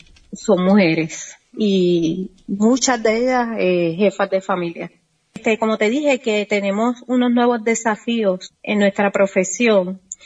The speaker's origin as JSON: {"language": "Spanish", "country": "Puerto Rico", "said": "En mi país son bien estrictos en cuanto a las regulaciones. Nosotros poseemos diferentes regulaciones, pero entre ellas, todo el mundo tiene que tener la regulación, o como te digo así, el visto bueno del Departamento de Salud de Puerto Rico"}